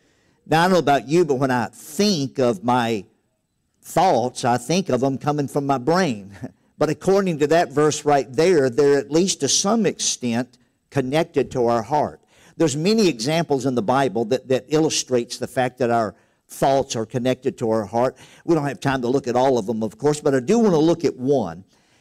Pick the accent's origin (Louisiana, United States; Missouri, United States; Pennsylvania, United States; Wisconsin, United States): Louisiana, United States; I grew up in Louisiana, way out in the country, kind of like this. We lived on a dead-end dirt road, and my dad was a carpenter.